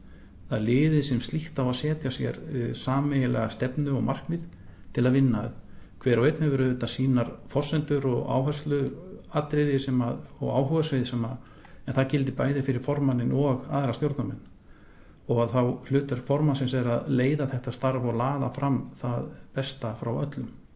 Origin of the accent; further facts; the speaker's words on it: Stykkishólmur, Western Region, Iceland; Ég ólst upp í Stykkishólmi við öll svona venjuleg sveita störf til lands og sjávar.